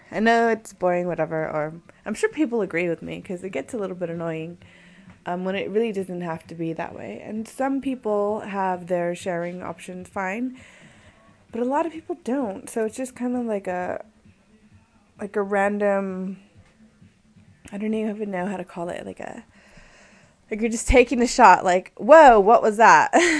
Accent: California, United States; accent: LA; that I couldn't say suck nads in my LA accent

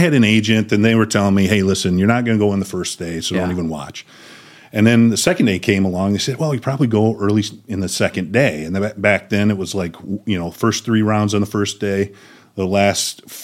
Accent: Michigan, United States; So, you know, I was always being at Michigan, kind of growing up in West Michigan, a cold weather guy.

